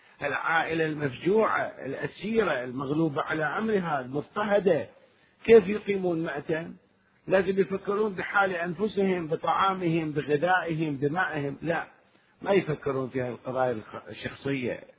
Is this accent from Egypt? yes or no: no; Iraq; احنا عندنا من كربلاء إلى النجف اليوم طريقين